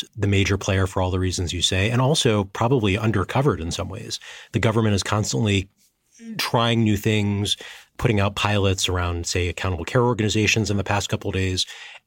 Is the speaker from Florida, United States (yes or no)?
no; Baltimore, Maryland, United States; I interned at the Baltimore Sun. I'm from Baltimore, and that's the local newspaper.